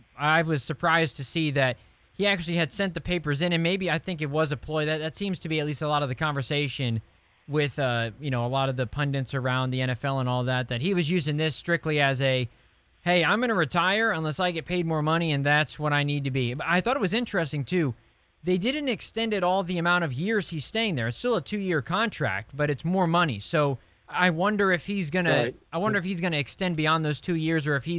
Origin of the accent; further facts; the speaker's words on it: Indiana, United States; I think that's absolutely fascinating because for me, I'm from Indiana.